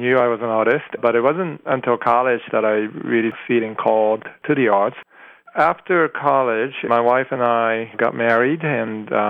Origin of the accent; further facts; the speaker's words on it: Boston, Massachusetts, United States; also born or lived in Japan; I was born in Boston, but brought up biculturally between Japan and U.S.